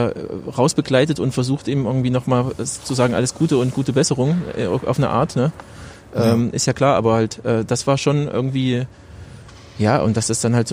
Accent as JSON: {"language": "German", "region": "Thuringia", "country": "Germany", "moved": "yes", "lives_now": "Berlin, Germany", "said": "Ich lebe in Berlin und eigentlich komme ich aus Thüringen, so wenn du schon so genau danach fragst. Aber jetzt mittlerweile seit 15 Jahren in Berlin."}